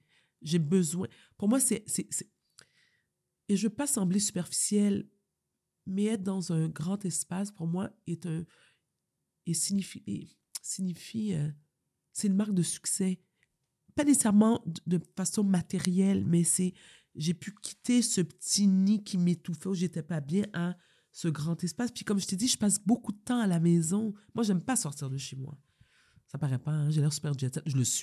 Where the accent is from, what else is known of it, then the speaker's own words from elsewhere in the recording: Montreal, Quebec, Canada; Mais pas longtemps, parce que je viens d'Outremont.